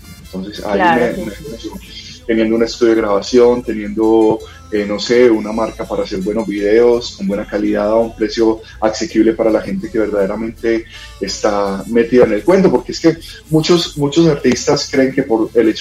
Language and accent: Spanish; Ituango, Antioquia, Colombia; Yo soy de un pueblo, soy de Ituango, Antioquia, y allí pues obviamente la música popular es el género del pueblo.